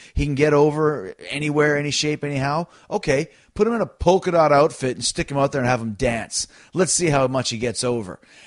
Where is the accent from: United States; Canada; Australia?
Canada; growing up in Canada